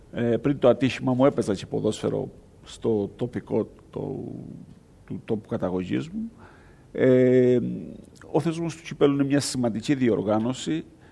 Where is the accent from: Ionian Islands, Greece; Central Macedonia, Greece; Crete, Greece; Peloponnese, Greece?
Crete, Greece; Heraklion; Η αλήθεια είναι ότι μεγάλωσα στο Εράκλειο της Κρήτης